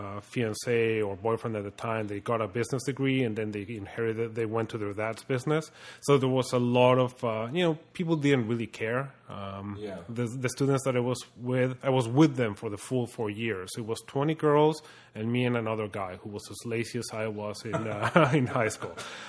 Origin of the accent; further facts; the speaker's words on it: Mexico; So I called from Mexico saying, "Hey, I'm from Mexico, but I'm a student. Can I come?"